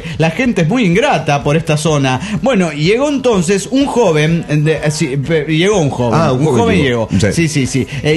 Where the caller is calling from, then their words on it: Capulhuac, State of Mexico, Mexico; de Calpulhuac.